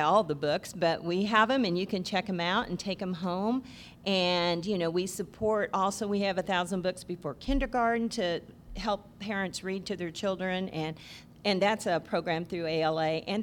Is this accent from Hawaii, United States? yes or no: no; Coffeyville, Kansas, United States; I'm Coffeyville, Kansas.